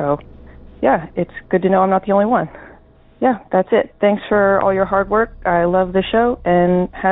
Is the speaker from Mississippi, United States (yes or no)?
no; Pennsylvania, United States; I'm from Pennsylvania.